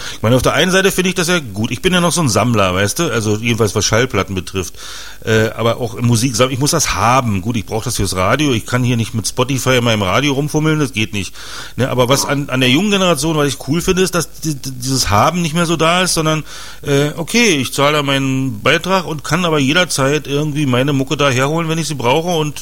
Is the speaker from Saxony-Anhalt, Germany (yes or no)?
no; Schwerin, Mecklenburg-Vorpommern, Germany; Ich komme ja nur aus Schwerin.